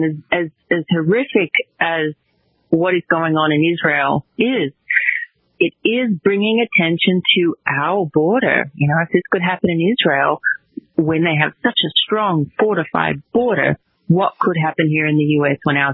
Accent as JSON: {"language": "English", "town": "Sydney", "region": "New South Wales", "country": "Australia", "tie": "born or raised there", "said": "I was born and raised in Australia. We have a big mix of ethnicities living in Sydney, where I'm from."}